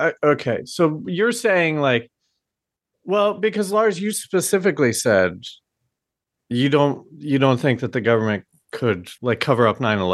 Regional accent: United States; and I didn't know this as an American

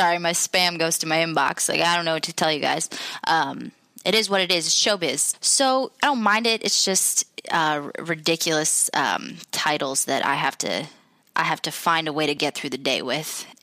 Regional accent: Jordan; So I'm from Jordan. It's in the Middle East.

